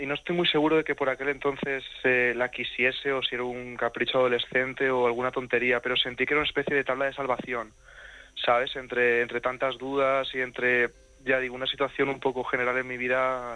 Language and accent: Spanish; Valencian Community, Spain; now in Madrid, Spain; Yo ahora tengo 23, sí. ¿Vale? Y estoy viviendo en Madrid desde hace ya 5. Pero yo cuando tenía 16 estaba todavía en Valencia, en mi pueblo, que es de donde yo soy